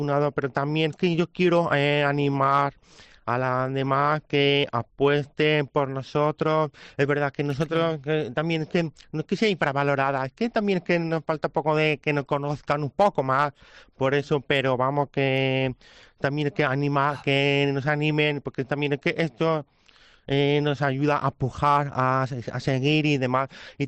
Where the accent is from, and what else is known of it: Castile, Spain